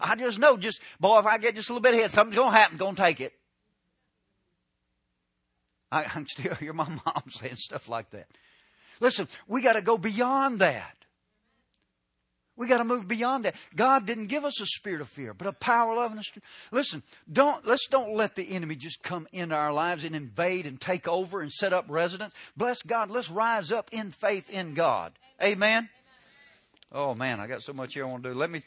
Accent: the South, United States; Man, I grew up in the South. They have Johnson grass in Oklahoma.

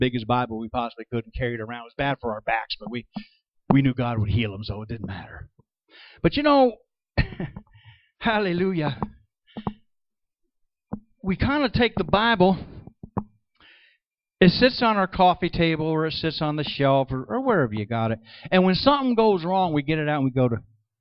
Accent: Middletown, New York, United States; my hometown of Middletown, New York

